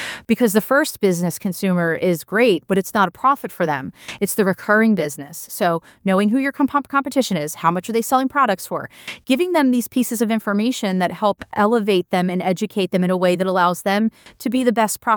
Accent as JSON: {"language": "English", "town": "Philadelphia", "region": "Pennsylvania", "country": "United States", "tie": "born or raised there", "said": "And look, I grew up in Philadelphia."}